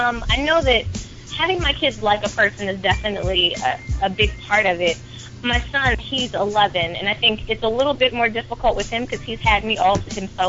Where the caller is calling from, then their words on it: District Heights, Maryland, United States; I'm calling from District Heights.